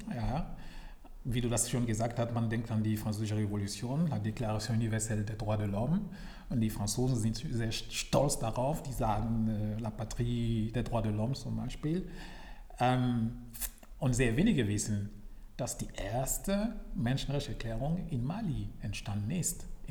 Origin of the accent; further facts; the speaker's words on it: Burkina Faso; Ich komme aus Burkina Faso.